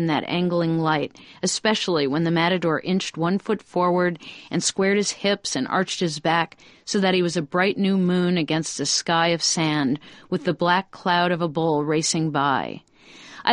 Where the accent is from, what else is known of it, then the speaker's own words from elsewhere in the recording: Ohio, United States; I'm from Ohio.